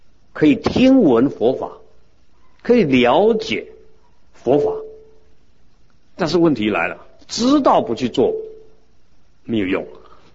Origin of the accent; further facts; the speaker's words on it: China; 以为有一个我，我们中国人叫本位主义，自私。